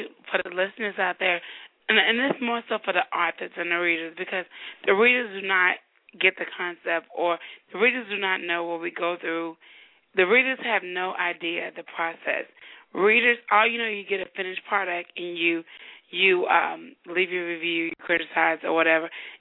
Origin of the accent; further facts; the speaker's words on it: Chicago, Illinois, United States; I'm from Chicago. People don't talk as light as her.